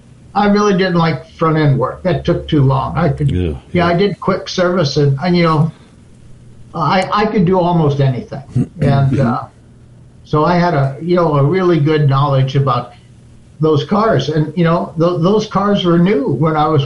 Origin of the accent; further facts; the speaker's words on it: East Providence, Rhode Island, United States; born there; It starts off when I was born in Rhode Island, East Providence, Rhode Island, 1946.